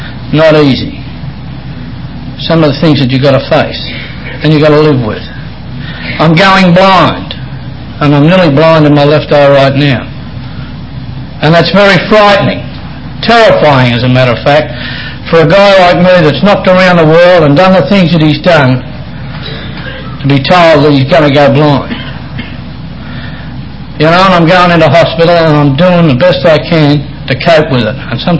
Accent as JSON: {"language": "English", "country": "Australia", "moved": "yes", "lives_now": "Colfax, United States", "said": "Actually, we live in Colfax. I'm not from Auburn. I come from Colfax. And I'm not even from Colfax. I'm from Australia, by the way."}